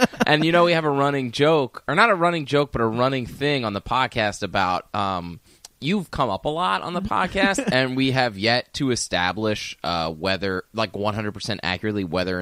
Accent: Pennsylvania, United States; I grew up outside Philly.

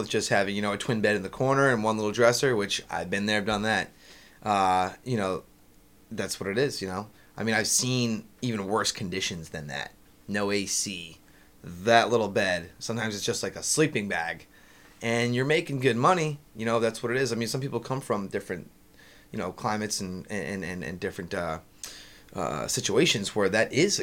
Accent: Florida, United States; I'm from South Florida, man.

